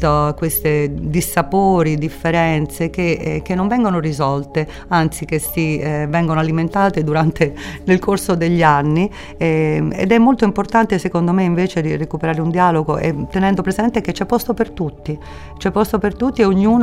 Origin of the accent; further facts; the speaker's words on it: Rome, Lazio, Italy; moved away; Io sono figlia di sardi, emigrati a Roma, quindi sono nata a Roma, vissuta lì, poi vissuta per tanti anni all'estero. E, tornando a vivere in Sardegna